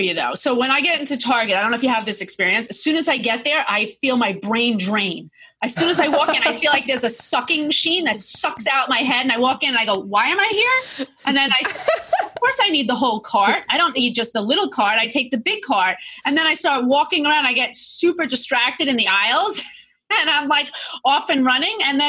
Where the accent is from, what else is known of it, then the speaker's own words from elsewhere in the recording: New York, United States; I'm a New Yorker. I can take it.